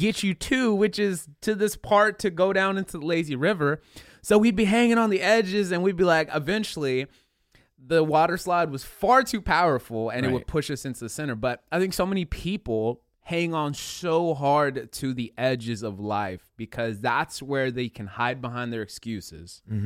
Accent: Concord, California, United States; So where I grew up in the East Bay area, there's this kind of somewhat big town called Concord.

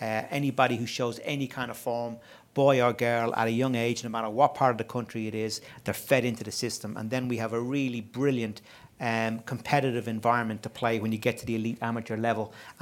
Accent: Ireland; So, you know, we are combining some great things in Irelan

